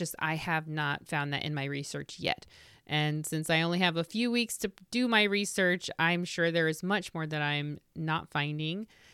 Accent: Indiana, United States; I grew up in Indiana where milkweed pods were everywhere.

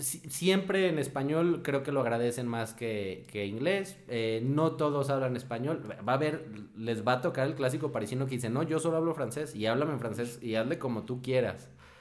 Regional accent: Mexico; Y yo, pues como buen mexicano, dije, no, hombre

